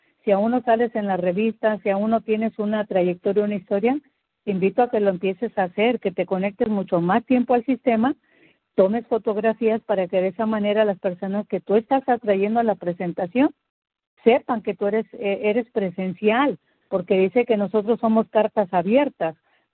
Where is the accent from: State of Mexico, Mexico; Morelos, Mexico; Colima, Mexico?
Morelos, Mexico; Soy mexicana, soy del estado de Morelos.